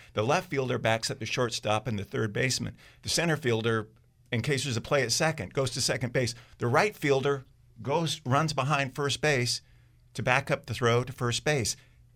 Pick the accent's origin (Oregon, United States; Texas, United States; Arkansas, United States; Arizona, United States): Oregon, United States; Portland; I'm from Portland, Oregon, and we had a minor league team, the Portland Beavers.